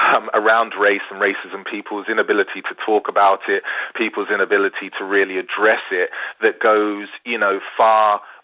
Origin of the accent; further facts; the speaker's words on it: London, United Kingdom; born there; I was born in England, I was born in London